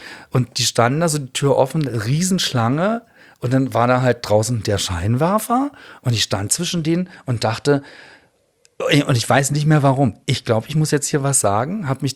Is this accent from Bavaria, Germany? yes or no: no; Berlin, Germany; ich bin gebürtiger Berliner und liebe Berlin total